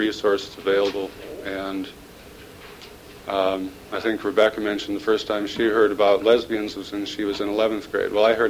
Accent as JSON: {"language": "English", "region": "South Dakota", "country": "United States", "tie": "born or raised there", "also_born_or_lived": "Minnesota", "said": "I was born in Minnesota, but unfortunately my parents raised me in South Dakota."}